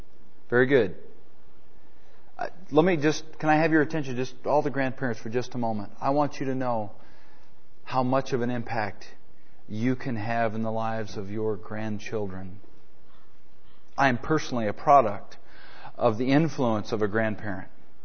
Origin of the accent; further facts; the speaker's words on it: Oroville, California, United States; also born or lived in Bay Area; I was born in Northern California. My mother is a professing believer. My father is a professing unbeliever. I grew up in a little town called Oroville. Actually, I lived in the Bay Area for about 8 years.